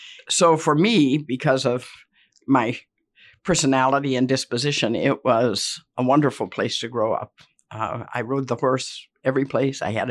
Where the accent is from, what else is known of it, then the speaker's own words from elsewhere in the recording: Mishawaka, Indiana, United States; My parents had chosen to move out into the country about 3 miles south of Mishawaka.